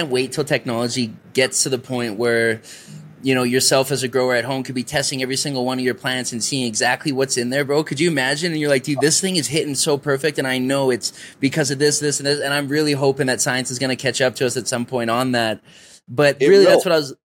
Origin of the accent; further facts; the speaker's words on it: Canada; now in Colombia; I'm from Canada originally. I'm living in Colombia.